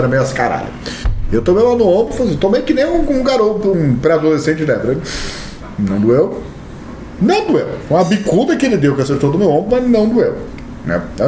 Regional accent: São Vicente, São Paulo, Brazil; born there; Eu nasci numa São Vicente diferente, era mais selvagem, tinha as vans, né

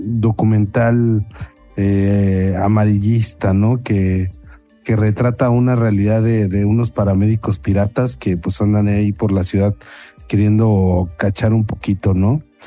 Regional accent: Mexico City, Mexico; como buenos mexicanos que somos de la Ciudad de México

